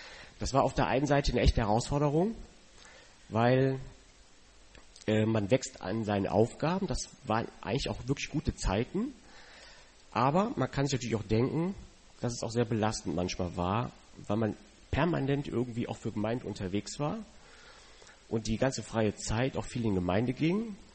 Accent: Rhineland-Palatinate, Germany; born there; Ich bin nämlich geboren in Rheinland-Pfalz. Meine Eltern kommen von hier, aber beruflich darunter gezogen. Und das war ein Dorf mit 3000 Leuten, Seelen.

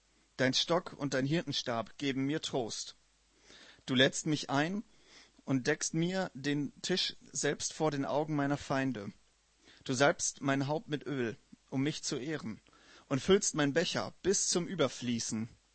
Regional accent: Münster, North Rhine-Westphalia, Germany; ich komme aus Münster

